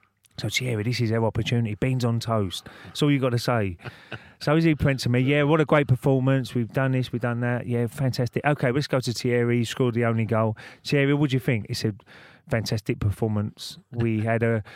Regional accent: England, United Kingdom; as an Englishman, we was brought up to watch every single FA Cup final

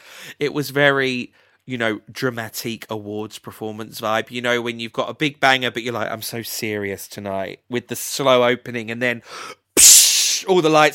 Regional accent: Romford, London, United Kingdom; especially growing up in Romford

